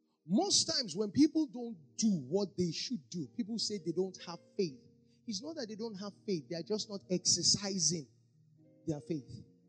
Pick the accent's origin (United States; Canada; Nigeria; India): Nigeria; Lagos; When I grew up in Lagos and I went to Unilag